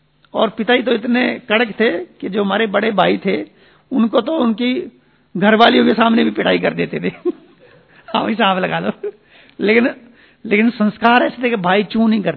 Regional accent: Himachal Pradesh, India; उनका भी गांव हिमाचल में, हमारा गांव भी हिमाचल में

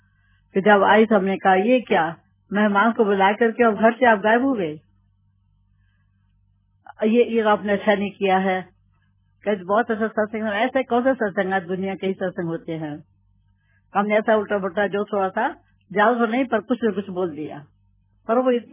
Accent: Pakistan; now in India; हम पाकिस्तान से भी आए हैं

